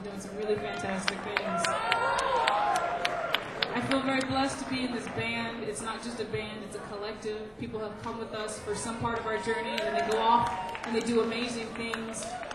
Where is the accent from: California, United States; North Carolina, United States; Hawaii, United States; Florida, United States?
North Carolina, United States; And I'm from North Carolina. I've been playing a little fiddle and trying to get a banjo for it.